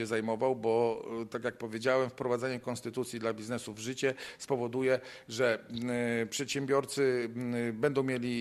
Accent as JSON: {"language": "Polish", "town": "Biała Podlaska", "region": "Lublin Voivodeship", "country": "Poland", "said": "jeżeli ja pochodzę z Białej Podlaskiej, ze wschodu Polski"}